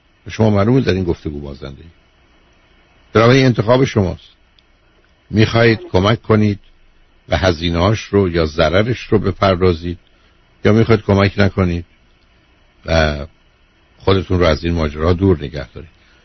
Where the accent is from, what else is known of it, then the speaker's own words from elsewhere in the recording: Iran; ما هم ایرانی هستیم